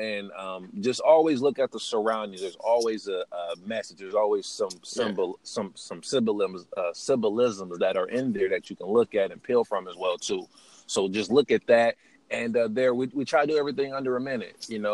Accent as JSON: {"language": "English", "town": "Fort Wayne", "region": "Indiana", "country": "United States", "tie": "born or raised there", "said": "Like for growing up in Fort Wayne, I think it was Fox 55."}